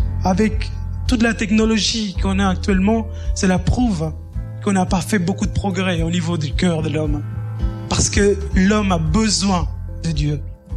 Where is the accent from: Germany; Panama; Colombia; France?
Panama; Je suis originaire du Panama et lorsque j'étais adolescent, il y a eu vraiment de la haine et de l'amertume à l'égard de mon père.